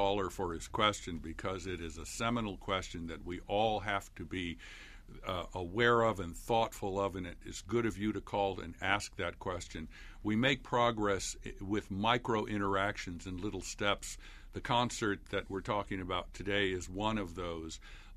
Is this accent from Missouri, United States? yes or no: yes; St. Louis, Missouri, United States; I grew up in St. Louis, Missouri, which at the time was a very segregated city, and that was quite a long time ago.